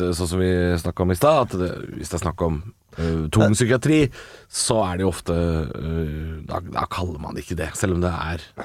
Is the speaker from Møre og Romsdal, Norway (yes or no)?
no; Drammen, Buskerud, Norway; jeg er jo fra Drammen, som bare er litt steinkast fra Kongsberg